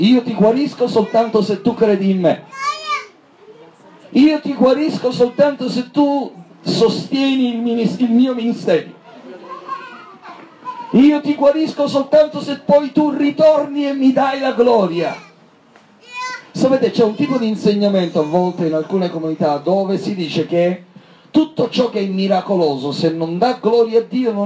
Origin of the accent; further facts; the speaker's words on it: Catania, Sicily, Italy; Io vengo da Catania, lavoro molto nei quartieri a rischio, i quartieri un po' come Scampia, sapete, questi quartieri tipo quartieri spagnoli, eccetera, eccetera, questi quartieri molto pesanti da un certo punto di vista, molta delinquenza